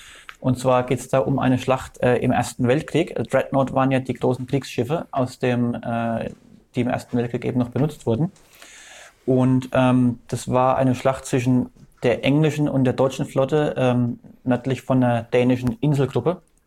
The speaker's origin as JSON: {"language": "German", "country": "France", "second_language": "German", "lives_now": "Germany", "said": "ich habe halt mein Fulda gearbeitet, aber ich bin eigentlich aus Frankreich."}